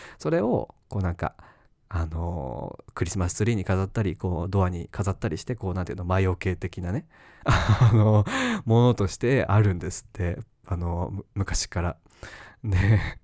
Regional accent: Saitama, Japan; あの地元は埼玉だけど

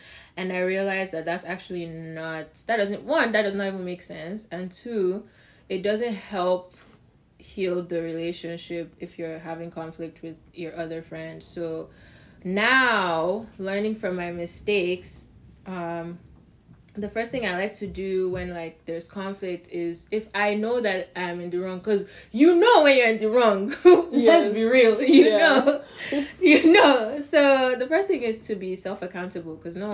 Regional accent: Nigeria; now in Toronto, Canada; And I live in Toronto. I'm a Nigerian.

